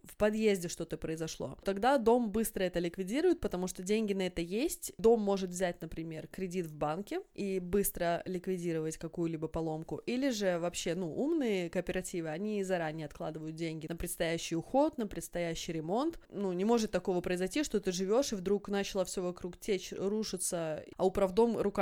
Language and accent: Russian; Mustvee, Jõgeva County, Estonia; also born or lived in Pärnu / Tartu / Tallinn; я родилась в Пярну, я жила в Тарту, в Таллине, но вот это вот Муствия, городок, где папин дом, я всегда его считаю, я всегда говорю, я из Муствия